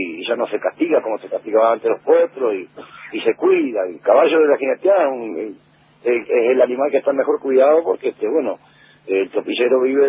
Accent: Uruguay; now in Argentina; Yo conozco todo el país, yo soy uruguayo.

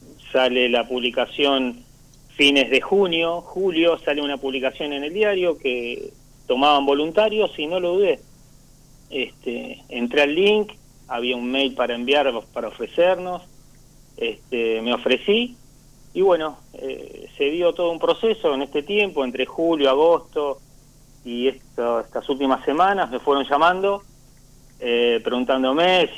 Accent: Jachal, San Juan, Argentina; Soy de Hachal, nací

